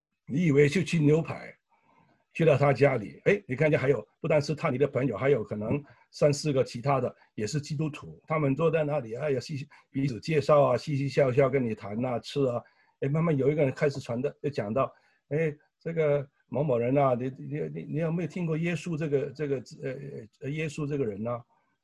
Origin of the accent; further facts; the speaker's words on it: Hong Kong; moved away as an adult; 我自己也从香港来的，我们移民到这里来